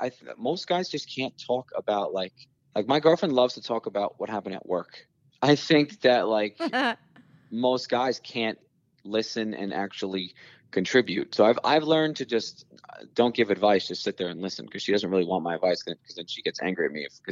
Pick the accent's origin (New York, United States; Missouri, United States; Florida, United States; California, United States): New York, United States; Staten Island; But also growing up on Staten Island, when I would leave the house dressed kind of nice